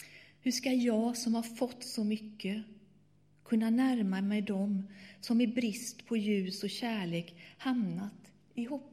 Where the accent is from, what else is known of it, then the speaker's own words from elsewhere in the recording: Sweden; born there; Men jag är född i Sverige, men egentligen är jag italiensk.